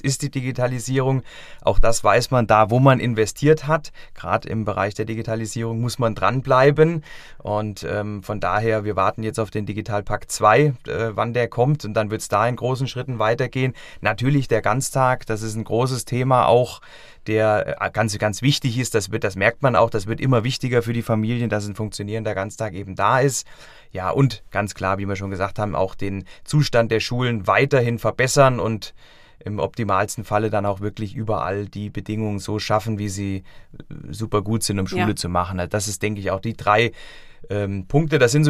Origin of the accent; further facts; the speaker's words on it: Antrifttal, Hesse, Germany; Ich bin überhaupt gar nicht gebürtig aus dem Vogelsbergkreis.